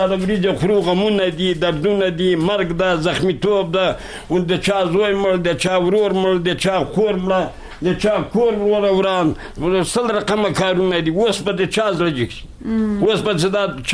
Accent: Kabul, Afghanistan; زه وو زه د کابل دی ولایت.

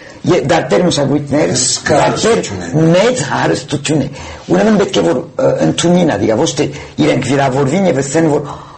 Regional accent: France; ես ֆրանսահայ եմ

